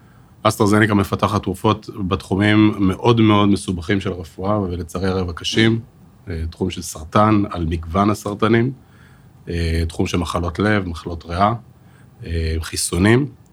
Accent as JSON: {"language": "Hebrew", "town": "Ra'anana", "region": "Central District", "country": "Israel", "said": "אני במקור מרעננה"}